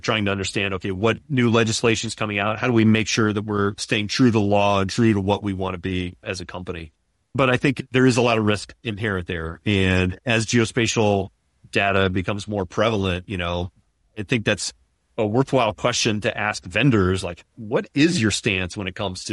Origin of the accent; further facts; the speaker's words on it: United States; But still, you know, as an American, I don't want everybody having my information either.